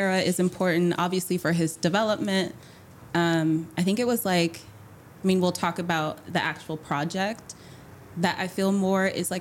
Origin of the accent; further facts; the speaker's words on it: Compton, California, United States; we're from the same town. I grew up in Compton. Shout out to Compton.